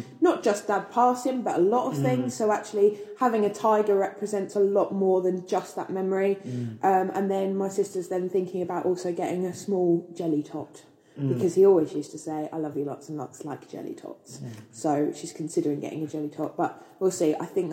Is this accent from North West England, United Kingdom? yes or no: no; Brighton, South East England, United Kingdom; we're all Brighton born and bred, near enough.